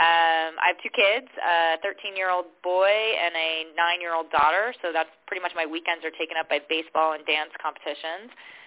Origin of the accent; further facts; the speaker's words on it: Saratoga, California, United States; So I'm a Californian, native Californian. I grew up here in the Bay Area in a town called Saratoga, California.